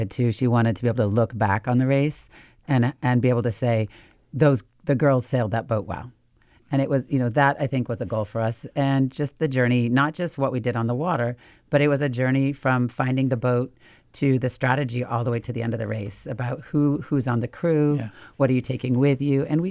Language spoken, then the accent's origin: English; Bainbridge Island, Washington, United States; Yeah, so I grew up on Bainbridge Island and was on the water most of my life, and I windsurfed and sailed as a kid, and then as an adult lived in places where that wasn't an option